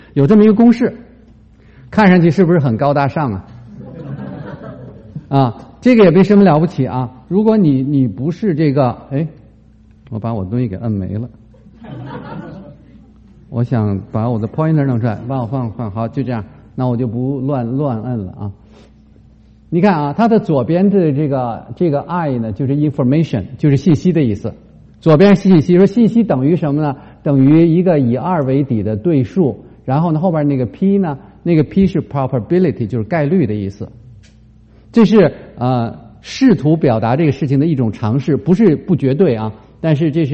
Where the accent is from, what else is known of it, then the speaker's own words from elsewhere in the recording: Beijing, China; 我是北京人啊，我北京人，我们小时候我们小朋友在一起玩的时候我们就说歌谣